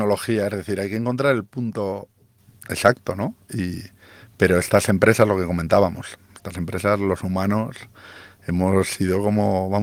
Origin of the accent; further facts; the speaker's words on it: Spain; Sí, pero es que a mí me cuesta mucho verlo desde el punto de vista de España, porque España al final somos, después de Corea del Sur, el país que más en vertical vivimos.